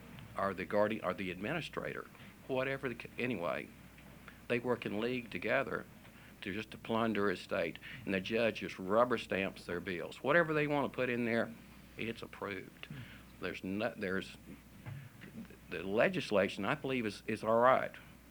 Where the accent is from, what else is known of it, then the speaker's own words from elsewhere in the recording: Conroe, Texas, United States; I'm from Conroe, Montgomery County, and I represent my family